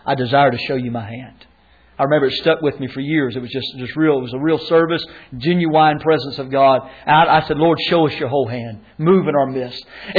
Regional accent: Tyner, North Carolina, United States; Not really. I'm actually from Tyner.

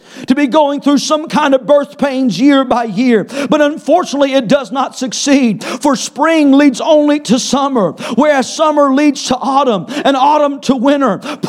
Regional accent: North Carolina, United States; I'm from North Carolina. I'm all for hunting, and I love deer meat and bear meat and all of it.

